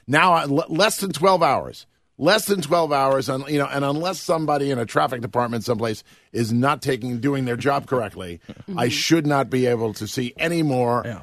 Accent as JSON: {"language": "English", "town": "Astoria", "region": "New York", "country": "United States", "said": "you forget that I'm from Astoria as well, right?"}